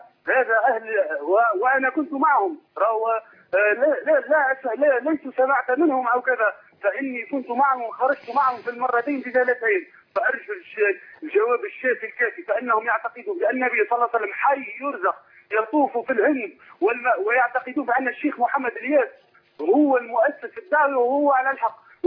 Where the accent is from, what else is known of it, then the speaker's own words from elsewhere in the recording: Tunisia; عندنا في تونس جماعة تسمى